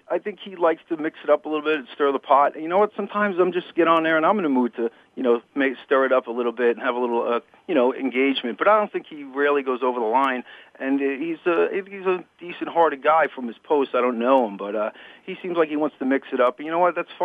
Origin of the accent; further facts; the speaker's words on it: Ireland; I go every year because being an Irishman, I'm not particularly material.